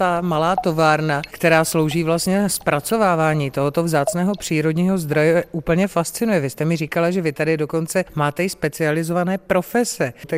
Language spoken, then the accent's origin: Czech; Moravia, Czechia; Ostatně jako Moravanka bych jim to také velmi přála